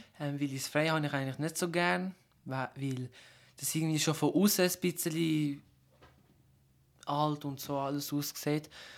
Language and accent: German; Switzerland; born there; Also eigentlich fühle ich mich in der Schweiz schon ein bisschen, ja, es ist schon wohl. Es ist, ja, weil ich auch da geboren bin und mein ganzes Leben da verbracht habe, außer ich gehe in der Ferien in Kosovo.